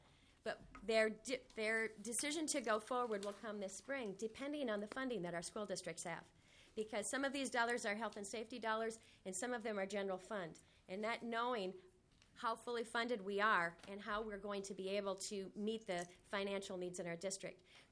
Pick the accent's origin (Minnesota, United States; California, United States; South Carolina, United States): Minnesota, United States; St. James; I'm from St. James, which is a very small rural community in Watonwan County. Our school district population is 6,000. Our town is a little over 4,000, so we're very small and rural.